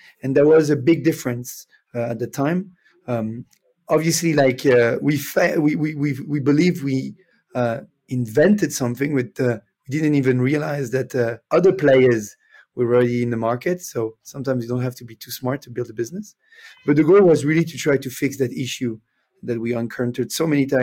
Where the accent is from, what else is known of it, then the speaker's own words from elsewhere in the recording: Switzerland; English is a second language; Originally, I'm from Switzerland. I'm now based in Lausanne.